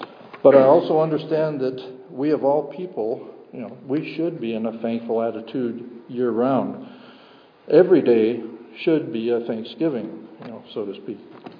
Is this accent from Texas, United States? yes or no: no; Salem, Massachusetts, United States; born there; Now, I was born in Salem, Massachusetts